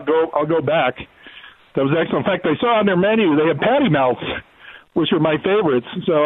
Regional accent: United States; I'm a descendant of Polish people. I am an American.

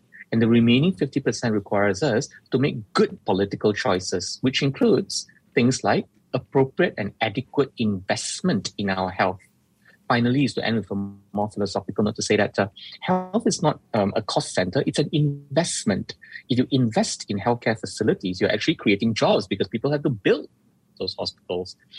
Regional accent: Malaysia; because this is our right as a Malaysian citizen to demand for better healthcare.

